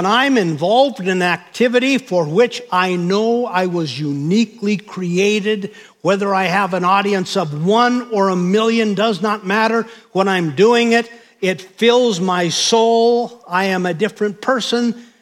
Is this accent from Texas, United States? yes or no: no; Williston, North Dakota, United States; Remember, I grew up in North Dakota, where Williston had 12,000 people.